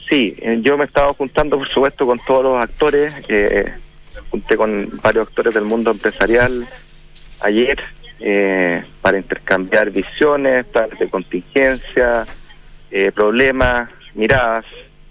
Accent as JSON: {"language": "Spanish", "country": "Chile", "said": "como chilenos"}